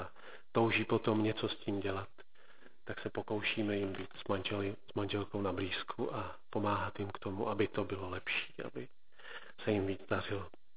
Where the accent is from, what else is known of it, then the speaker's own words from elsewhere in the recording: Hronov, Hradec Králové Region, Czechia; já jsem z Hronova. Mám rodinku, doufám, že takovou normální rodinku, manželku z Bratislavy